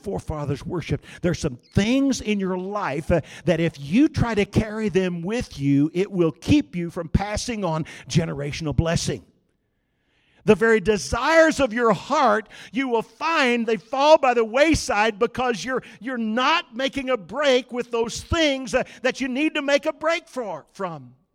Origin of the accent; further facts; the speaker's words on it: Oklahoma, United States; which was a little bit like a foreign country to us growing up in Oklahoma.